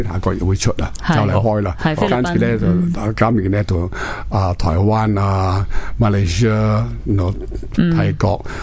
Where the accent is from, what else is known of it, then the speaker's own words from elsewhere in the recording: China; 我中國人，我哋好威